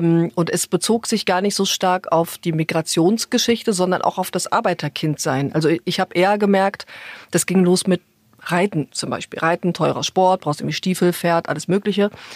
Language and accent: German; North Rhine-Westphalia, Germany; ich bin da im Kreis Lippe groß geworden, weil meine Eltern dort landeten sozusagen, man wurde ja verteilt, man konnte sich da nicht aussuchen